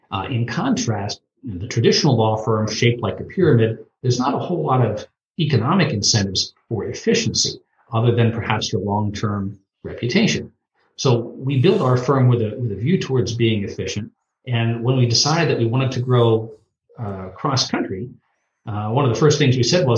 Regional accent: Pennsylvania, United States; now in Atlanta, United States; I grew up in Pennsylvania and went to college at William & Mary in Virginia, and law school at George Washington University, and came to Atlanta in 1991 with the Powell Goldstein firm.

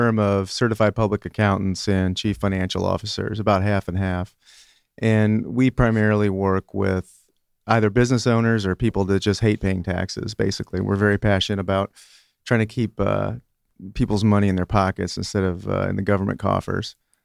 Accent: Chicago, Illinois, United States; moved away; Yeah, well, actually, I grew up in Chicago. I used to have really, really bad allergies there

